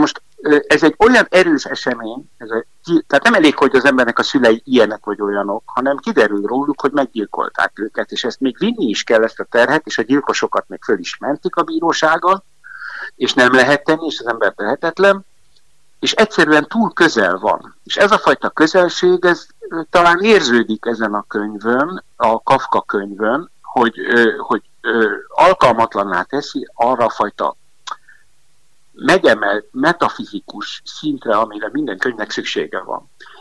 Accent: Budapest, Hungary; born there; mondhatnám, hogy én is kelet-európai vagyok, mert itt születtem Budapesten.

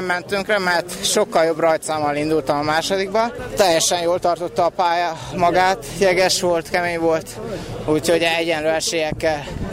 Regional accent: Borsod-Abaúj-Zemplén, Hungary; függetlenül, hogy én most magyar vagyok, és nem sínemzet, teljesítető. Semmi sem lehetetlen, azt mondom. Borsodból jöttem

